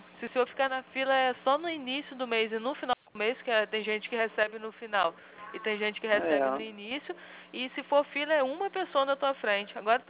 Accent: Rio de Janeiro, Brazil; Eu sou aqui do Rio.

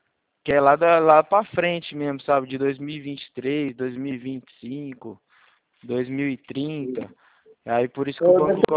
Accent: São Carlos, São Paulo, Brazil; eu sou daqui de São Carlos. Sou daqui de São Carlos

